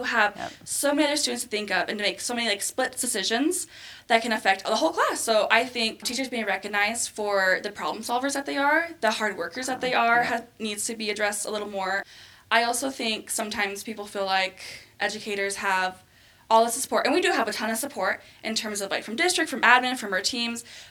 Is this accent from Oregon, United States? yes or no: yes; Oregon, United States; I'm from Oregon, so can't really go for the weekends.